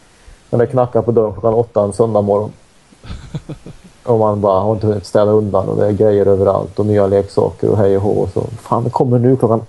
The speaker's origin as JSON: {"language": "Swedish", "town": "Forshaga", "region": "Värmland", "country": "Sweden", "tie": "born or raised there", "said": "Och så hade vi det i Forsara där jag växte upp."}